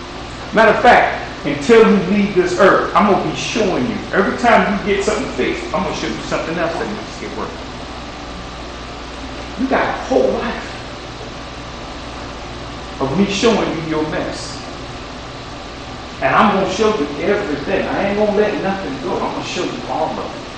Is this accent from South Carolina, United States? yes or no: yes; Clemson, South Carolina, United States; I'm from Clemson.